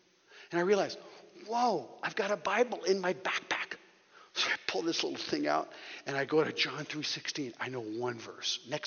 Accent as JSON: {"language": "English", "region": "Geneva", "country": "Switzerland", "tie": "born or raised there", "said": "I was raised in Geneva, Switzerland, the city of John Calvin, and never heard the gospel once in my life."}